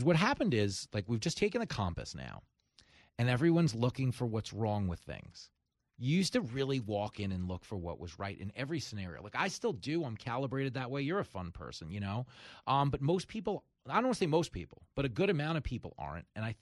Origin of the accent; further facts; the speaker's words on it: New York City, New York, United States; And New Yorkers, this is the thing. The way we talk, because people really get hung up on Trump's words, we have no economy with words, meaning we just say stuff.